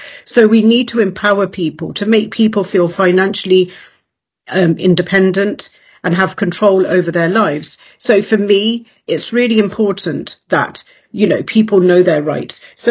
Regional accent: England, United Kingdom; like I've been born and raised in England more than five decades ago, and things were very different.

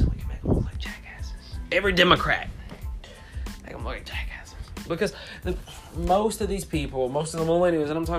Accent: Kentucky, United States; I'm from Kentucky, so you know a lot of Kentucky basketball games.

